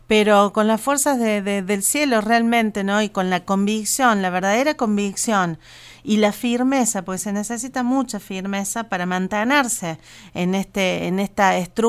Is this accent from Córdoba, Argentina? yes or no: yes; Córdoba, Argentina; now in Catamarca, Argentina; Yo hace 14 años que vivo en Catamarca, soy cordobesa